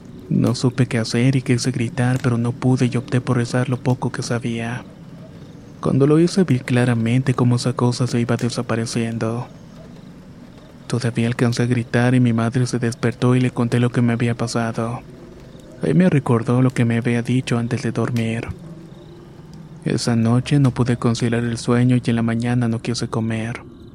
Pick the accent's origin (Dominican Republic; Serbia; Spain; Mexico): Dominican Republic; now in New Jersey, United States; Soy originario de República Dominicana, pero esto me sucede desde mediados del 2016 en la ciudad de New Jersey.